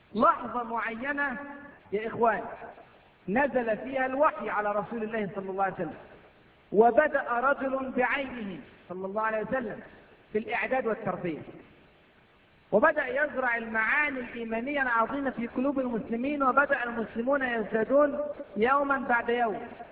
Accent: Egypt; عندنا في مصر السنة اللي فاتت في رمضان منع كل الدعاء من الكلام

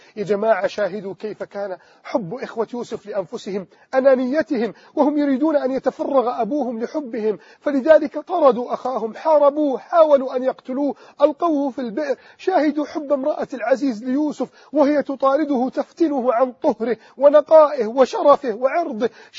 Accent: Egypt; كيف أستطيع أن أقنع شبابنا في مصر والوطن العربي جميعا

